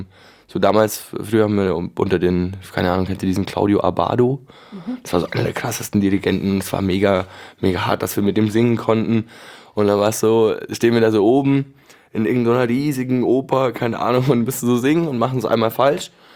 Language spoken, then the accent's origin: German; Munich, Bavaria, Germany; born there; Ich bin in München geboren. Mein Papa lebt auch hier schon ewig, der kommt eigentlich aus Österreich. Meine Mama ist auch in München geboren.